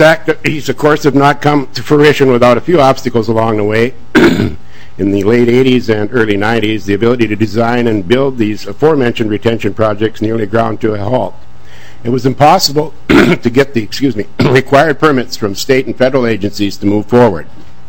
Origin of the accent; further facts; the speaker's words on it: Minnesota, United States; I am a farmer from Kitson County, and I'm here today to represent the Red River Watershed Management Board.